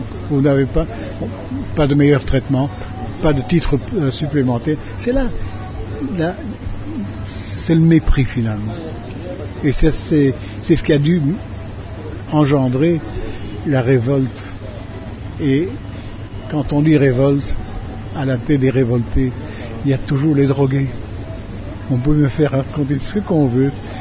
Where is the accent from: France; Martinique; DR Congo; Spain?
DR Congo; Moi, je sais que j'ai vécu, depuis que je suis né au Congo, en symbiose avec le Congolais.